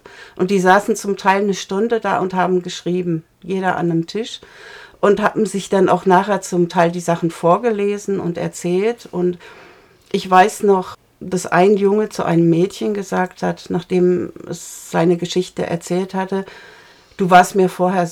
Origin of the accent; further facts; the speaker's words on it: Germany; Ja, ich denke, also wir sind halt Deutsche und ich werde jetzt 60.